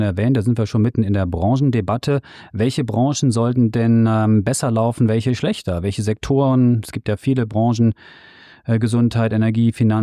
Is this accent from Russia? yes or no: no; Switzerland; für mich als Schweizer Anleger